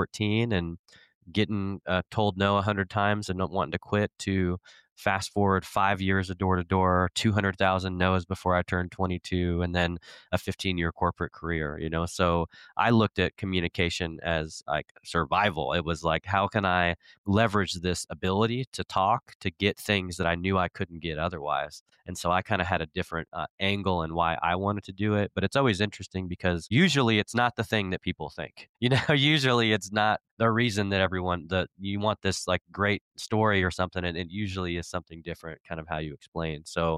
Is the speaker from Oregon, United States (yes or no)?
yes; Portland, Oregon, United States; It was because I grew up in Portland, Oregon. We were super poor, you know, food stamps, government housing.